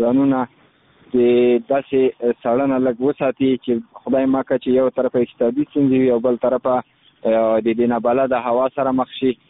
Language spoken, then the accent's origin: Pashto; Khost, Afghanistan; زه خو د خوست ولایت مربوط یم، مرکز اوسیدونکی یم.